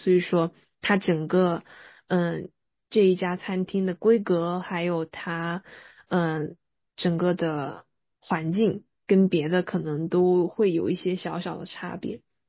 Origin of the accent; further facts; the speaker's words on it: Sichuan, China; 我不太了解那道菜，因为我是个四川人